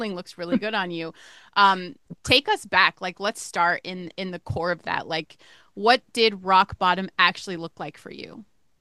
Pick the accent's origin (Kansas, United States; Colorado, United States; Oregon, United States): Colorado, United States; I'm from Colorado and I too struggled with the same addiction.